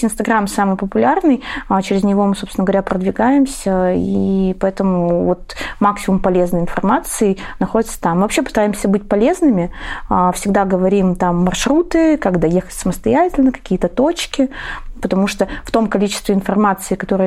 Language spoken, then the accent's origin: Russian; Saint Petersburg, Russia; я сама из Санкт-Петербурга